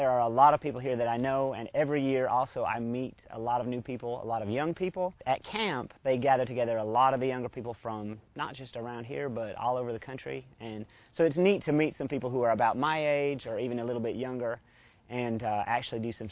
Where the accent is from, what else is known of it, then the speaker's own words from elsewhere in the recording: Utah, United States; I grew up in Utah.